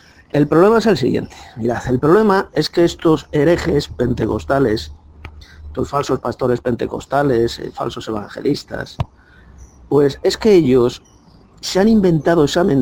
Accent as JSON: {"language": "Spanish", "country": "Spain", "first_language": "Spanish", "said": "yo soy español, yo hablo en español, ese es mi idioma nativo. Pues resulta que yo también, pues por ejemplo, he aprendido a hablar el idioma ruso. Yo hablo también en ruso."}